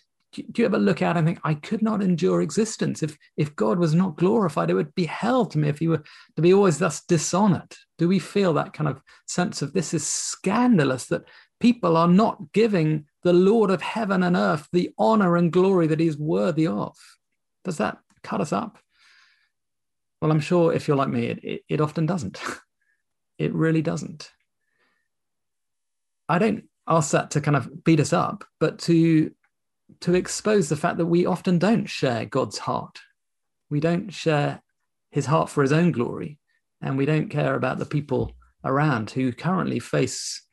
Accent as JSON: {"language": "English", "town": "St Helens", "region": "North West England", "country": "United Kingdom", "said": "Yeah, of course, we're not into the prosperity gospel because we're from St. Helens. We're really sound."}